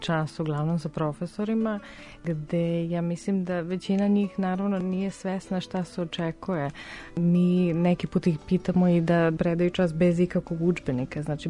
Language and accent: Serbian; Belgrade, Serbia; born there; Ja sam rođena u Beogradu, ali u svoju školu, znači od malih nogu sam tamo.